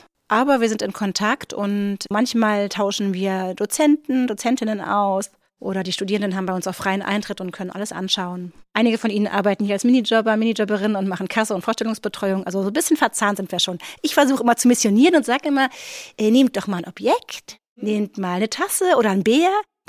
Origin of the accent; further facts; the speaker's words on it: Braunschweig, Lower Saxony, Germany; ich bin gebürtige Braunschweigerin.